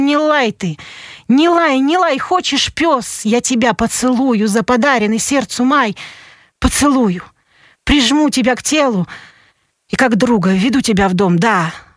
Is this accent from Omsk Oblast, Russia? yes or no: yes; Omsk, Omsk Oblast, Russia; То есть я из Омска, они из Омска.